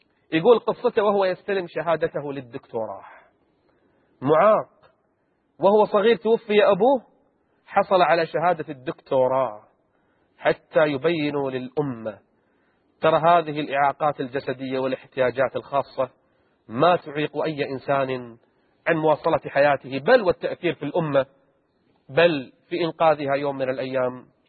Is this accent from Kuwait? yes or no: yes; Kuwait; حتى عندنا بالكويت ما يعطى كل المعاش